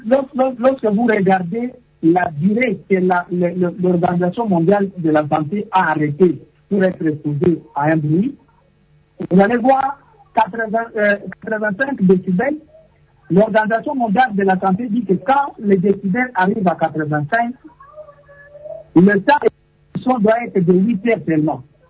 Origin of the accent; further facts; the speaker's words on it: DR Congo; La corruption, c'est un fléau qu'on ne peut plus en parler chez nous en RDC.